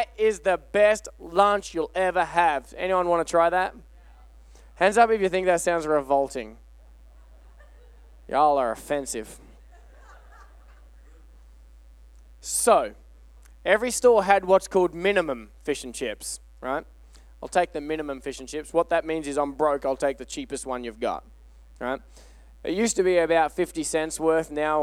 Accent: Australia; moved away; Aussies, we love fish and chips. We're not New Zealanders, it's not fish and chops, and we're not English, it's not fish and chips, it's just fish and chips, all right?

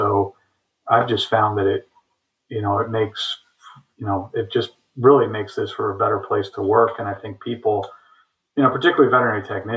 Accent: East Coast, United States; also born or lived in Midwest; I've lived here since 1996, and I still enjoy it, even though I grew up on the East Coast and went to vet school in the Midwest.

